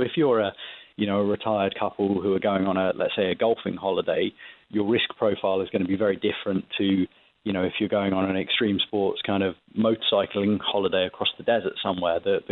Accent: England, United Kingdom; now in Paris, France; I myself being an Englishman, but I'm actually based in Paris, France.

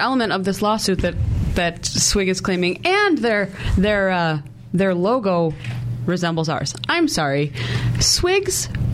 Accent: New York, United States; No, I'm from Western New York.

